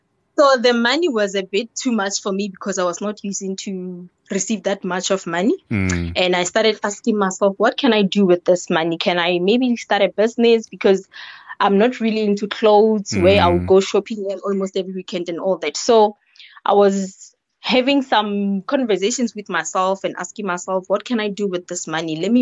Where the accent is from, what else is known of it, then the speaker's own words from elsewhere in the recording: Kgobokwane, Limpopo, South Africa; I was born and bred in Kgobokwane village. It's a village in Limpopo next to Siyabuswa.